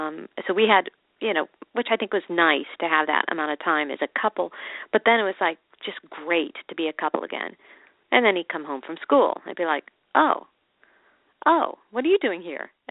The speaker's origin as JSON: {"language": "English", "town": "Chicago", "region": "Illinois", "country": "United States", "said": "My parents had absolutely nothing to do with my college applications and I'm from Chicago."}